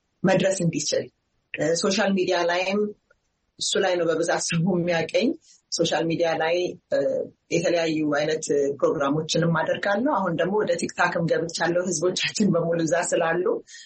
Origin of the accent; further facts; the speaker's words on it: United States; ማለት አሜሪካ ውስጥ ነው ያደግኩት።